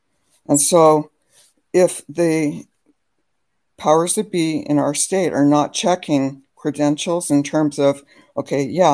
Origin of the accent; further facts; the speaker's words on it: California, United States; moved away as an adult; I moved here from California in 2015. I lived in California for over 30 years. My dad was born City of Angels in Los Angeles, so longtime Californian.